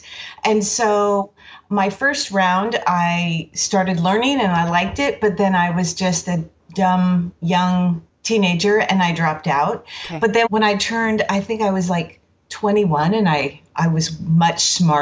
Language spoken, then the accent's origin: English; La Mirada, California, United States; Oh, I grew up in La Mirada.